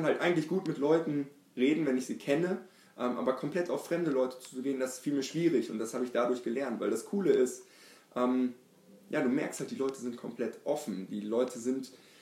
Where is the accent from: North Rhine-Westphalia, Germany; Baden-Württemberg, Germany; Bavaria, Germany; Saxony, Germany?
North Rhine-Westphalia, Germany; Münster; Wir haben festgestellt, hey, wir kommen auch aus Münster